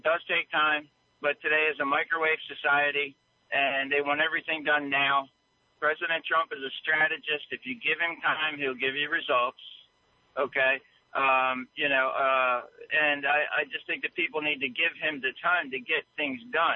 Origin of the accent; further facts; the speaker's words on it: Delaware, United States; now in Connecticut, United States; I grew up in Delaware. I've recently moved to Connecticut.